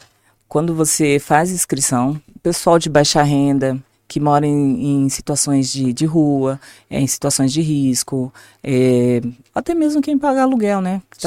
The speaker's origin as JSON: {"language": "Portuguese", "town": "Hortolândia", "region": "São Paulo", "country": "Brazil", "tie": "born or raised there", "said": "Eu sou de Hortolândia, né? Praticamente nasci e fui criada ali, né? E eu comecei como atleta pela cidade, sou de uma família de atletas."}